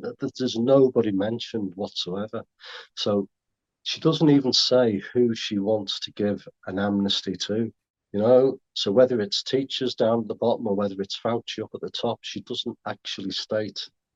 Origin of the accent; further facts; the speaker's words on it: North West England, United Kingdom; I come from, I'm from Merseyside